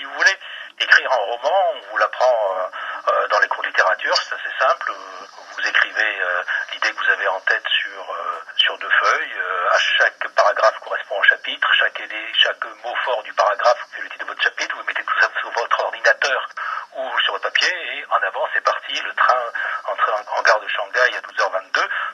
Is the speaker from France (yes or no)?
yes; Marseille, Provence-Alpes-Côte d'Azur, France; Moi je suis originaire de Marseille des environs, j'y ai passé toute mon enfance.